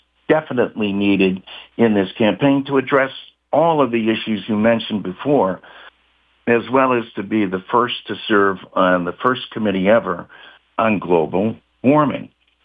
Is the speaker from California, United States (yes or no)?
no; East Hartford, Connecticut, United States; the very people that I grew up with in East Hartford. These are blue-collar towns and blue-collar workers